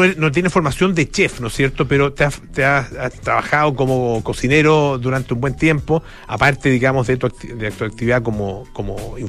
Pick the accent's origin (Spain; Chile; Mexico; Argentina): Chile; Nosotros, ¿qué tal somos para la parrilla en tu experiencia como chilenos, digamos?